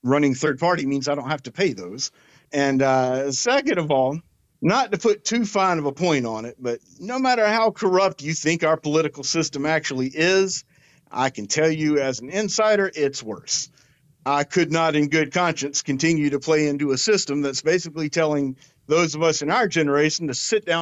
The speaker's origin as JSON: {"language": "English", "region": "South Carolina", "country": "United States", "tie": "born or raised there", "said": "I was raised in Barnwell County, South Carolina, by my grandparents"}